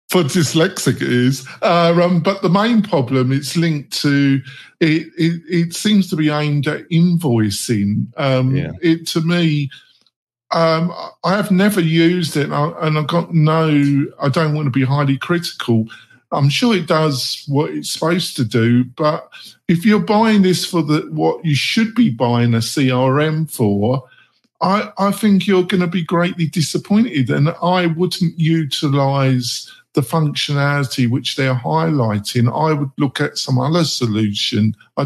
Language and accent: English; England, United Kingdom; I'm English.